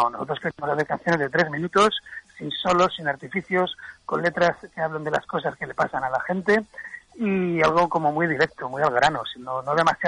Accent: Burgos, Castile and León, Spain; now in Mallorca, Spain; nosotros los mallorquines, bueno, yo soy de Burgos, pero llevo aquí toda mi vida prácticamente

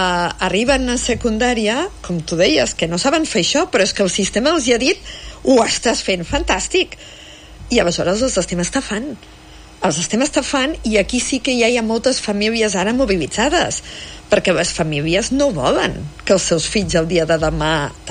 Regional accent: Bellpuig, Catalonia, Spain; jo soc de Bellpuig, un poble petit

